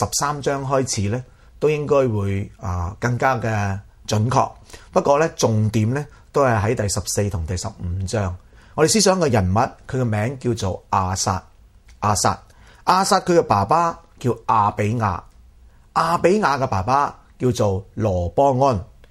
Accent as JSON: {"language": "Chinese", "country": "Hong Kong", "said": "相信过去的十年对我们香港人来讲都不是一个容易过的日子"}